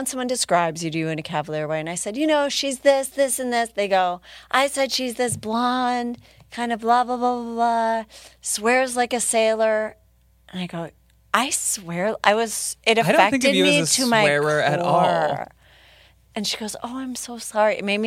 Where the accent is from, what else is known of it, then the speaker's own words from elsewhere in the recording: Minneapolis, Minnesota, United States; My hometown.